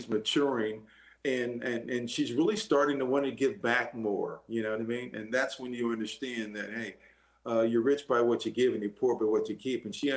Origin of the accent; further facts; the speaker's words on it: San Diego, California, United States; So everybody thinks I'm a city slicker, right? I'm from San Diego.